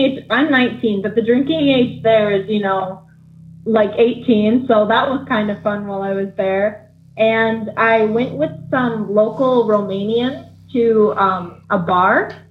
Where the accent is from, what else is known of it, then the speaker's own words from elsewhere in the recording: Augusta, Wisconsin, United States; No, I'm from Augusta area.